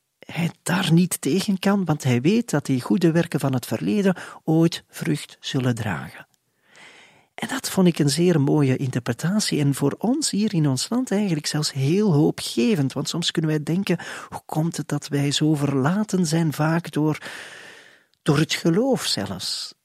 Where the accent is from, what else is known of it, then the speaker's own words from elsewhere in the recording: Belgium; En ik zelf als Belg ben daar ook bij.